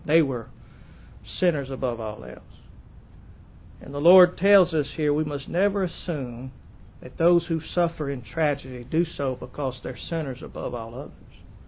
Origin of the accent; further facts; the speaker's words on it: Arkansas, United States; have seen the tragedy that occurred in my home state of Arkansas this week.